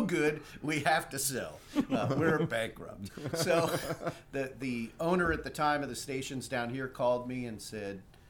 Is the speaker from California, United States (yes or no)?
no; Baltimore, Maryland, United States; No offense to my hometown, but I'd much rather raise a child here.